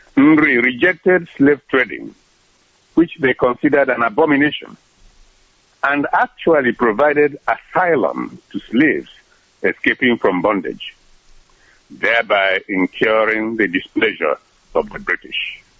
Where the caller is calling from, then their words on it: New Jersey, United States; I'm speaking from New Jersey.